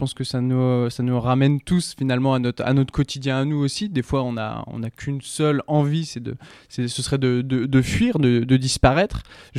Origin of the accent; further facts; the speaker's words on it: Laval, Pays de la Loire, France; la famille est domiciliée à Grenou, à Laval. Je suis né à Grenou, à Laval. J'ai grandi là-bas.